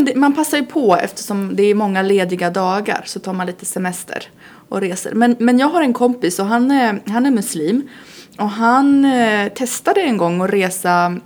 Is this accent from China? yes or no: no; Poland; now in Sweden; Jag är från Polen och brukar alltid resa till mina föräldrar och fira med dem.